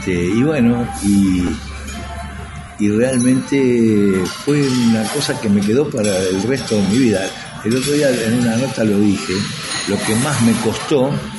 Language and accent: Spanish; Buenos Aires, Argentina; born there; Yo nací en Almagro, en el Abasto. Ajá. Pero viví muchos más años acá en Boedo, ¿no?